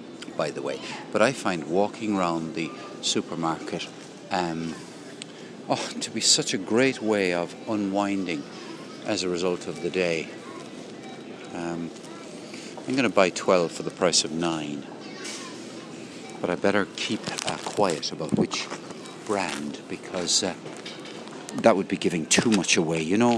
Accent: Ireland; moved away as an adult; Growing up in Ireland, it is very difficult to feel anonymous. It's a small rural society with a little bit of industrial culture, if you like, or urban culture in it.

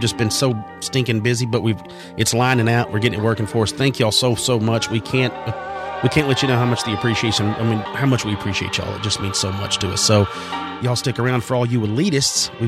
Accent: Texas, United States; accent: Texas; That's my Texas accent.

